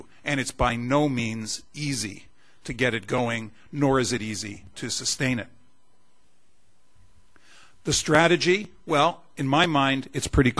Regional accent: Canada; Too often, speaking as a Canadian, of course, one sees metaphors in local terms, we live in a cold climate.

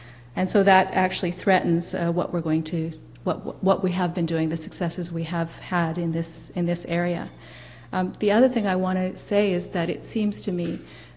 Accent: Canada; I'm a Canadian

